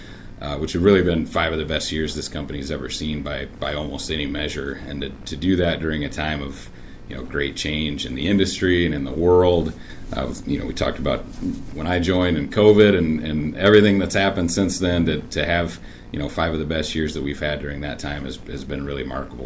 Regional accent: Cherokee, Iowa, United States; So I grew up in Northwest Iowa in Cherokee, about the same latitude as here, but just a little further west.

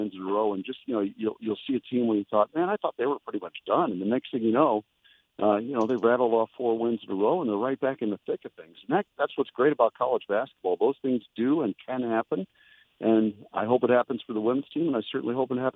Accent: Glen Ellyn, Illinois, United States; I'm from the same neck of the woods that Connor's from. I'm from Glen Ellen, and he grew up in Naperville

